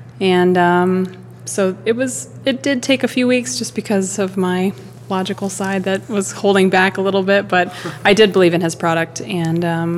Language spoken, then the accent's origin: English; Colorado, United States; So I'm from Colorado.